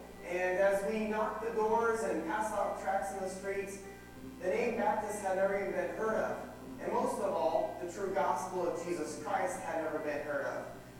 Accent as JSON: {"language": "English", "country": "Mexico", "tie": "born or raised there", "also_born_or_lived": "Argentina", "said": "I was born in Argentina and had the privilege of growing up in Mexico as a missionary's kid."}